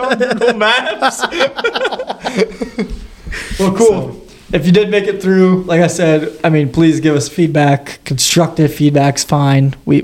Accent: United States; Yeah, I'm an American.

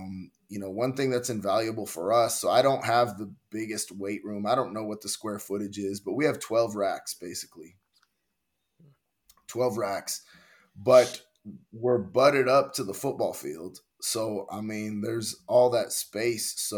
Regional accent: California, United States; also born or lived in Texas; I'm from California, initially. And, yes, I have been in Texas. I coached at Texas Tech and I coached at Texas State

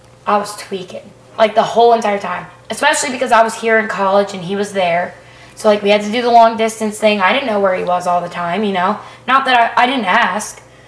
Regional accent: Maryland, United States; I, like, pretty much grew up there because I'm from Maryland.

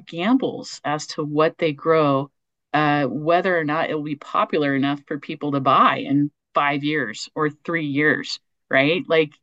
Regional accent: Oklahoma, United States; I know about Bermuda because I grew up in Oklahoma

